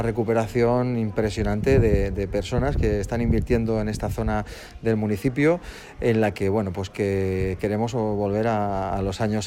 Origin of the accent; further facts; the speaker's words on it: Valencian Community, Spain; Yo soy de aquí nacido, y para mí es un orgullo ver cómo mi pueblo revitaliza, se recupera